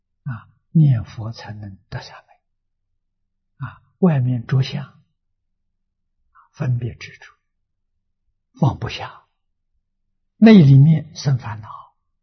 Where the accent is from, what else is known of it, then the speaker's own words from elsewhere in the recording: China; 我们中国人讲门道